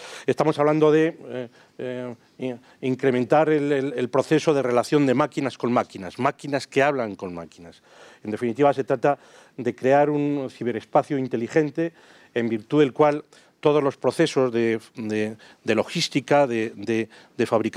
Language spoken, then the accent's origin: Spanish; Burgos, Castile and León, Spain; especialmente quienes somos de Burgos y tenemos ya una cierta edad